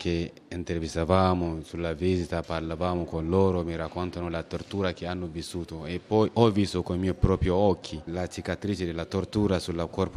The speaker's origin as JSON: {"language": "Italian", "country": "Niger", "said": "io ho detto vengo dal Niger"}